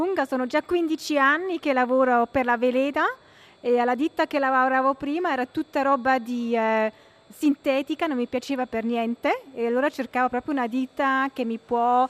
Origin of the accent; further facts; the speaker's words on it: German-speaking Switzerland, Switzerland; perché io sono cresciuta nella Svizzera tedesca